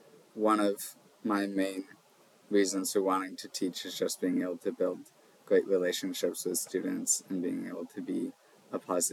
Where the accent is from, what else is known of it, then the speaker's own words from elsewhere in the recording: Churchville, New York, United States; I'm actually originally from Rochester, more specifically in Churchville, which is like a suburb of Rochester. So I graduated from Churchville, Charlie.